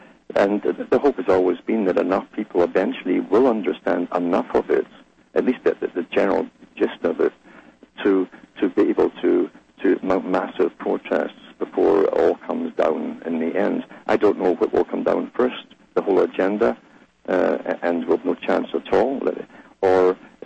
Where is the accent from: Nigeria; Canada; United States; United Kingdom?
Canada; Ontario; from Ontario, Canada.